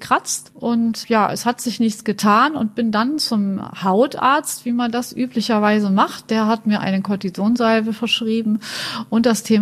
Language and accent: German; Munich, Bavaria, Germany; born there; now in Düsseldorf, Germany; Und ich bin jetzt 54 Jahre alt und bin in München geboren und lebe aber seit Urzeiten in Düsseldorf und fühle mich auch als Düsseldorfer.